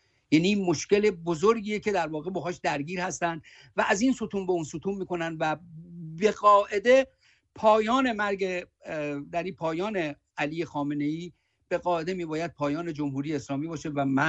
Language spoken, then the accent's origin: Persian; Tehran, Tehran Province, Iran; من در منطقه سرای اکبرآباد در جنوب غربی تهران بزرگ شدم، بزرگ شده اونجا هم هستم.